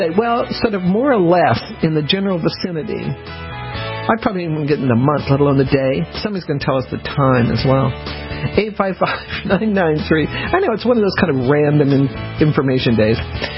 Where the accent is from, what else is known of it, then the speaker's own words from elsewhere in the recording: Denver, Colorado, United States; I love umbrellas because I grew up in Denver and you didn't have umbrellas.